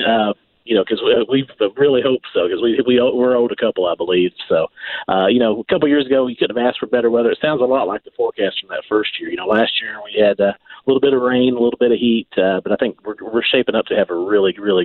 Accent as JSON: {"language": "English", "region": "Kentucky", "country": "United States", "tie": "born or raised there", "said": "I grew up in Kentucky, so the Derby Festival is one of the biggest things of the year in the state of Kentucky."}